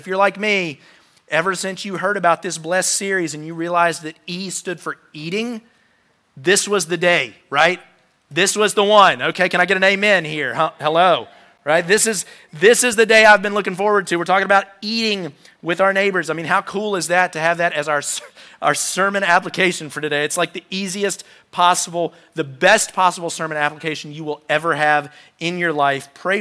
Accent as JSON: {"language": "English", "town": "Roanoke", "region": "Virginia", "country": "United States", "tie": "born or raised there", "said": "because I grew up in Roanoke and there were not that many good restaurants."}